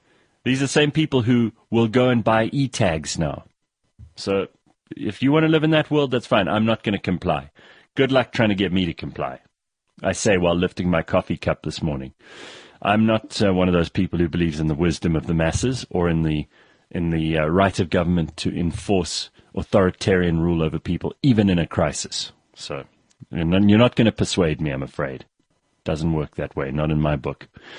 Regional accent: Dudley, West Midlands, United Kingdom; I'm from Dudley in the UK, and she converted me to an avid listener.

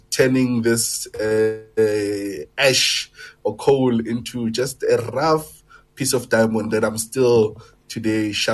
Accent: Alexandra, Gauteng, South Africa; I was born and bred in Alex.

